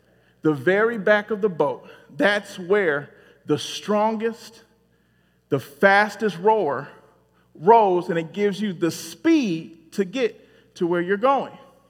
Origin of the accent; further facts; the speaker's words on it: Detroit, Michigan, United States; No, I was born in Detroit. And I spent the first 15 years living either in the city of Detroit or suburbs.